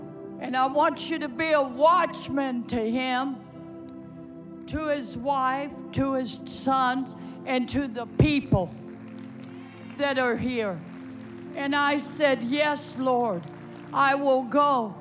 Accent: California, United States; I came from California, was born and raised there, been around the world preaching the gospel.

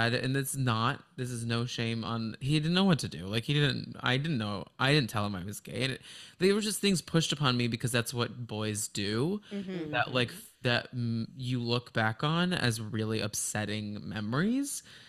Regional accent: Texas, United States; any mom who knew me as a kid growing up in Texas, like, I fucking killed that.

